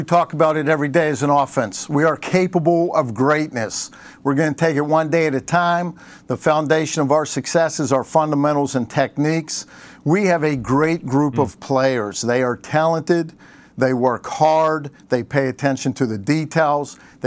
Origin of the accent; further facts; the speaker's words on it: Pittsburgh, Pennsylvania, United States; Well, you know, I'm from Pittsburgh, and Phil's from Pittsburgh. We're from the same area back there, Pine Richland.